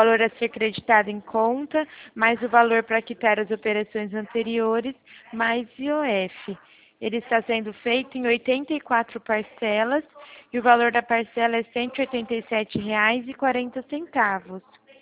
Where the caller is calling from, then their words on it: Presidente Prudente, São Paulo, Brazil; Eu falo de Presidente Prudente, interior de São Paulo.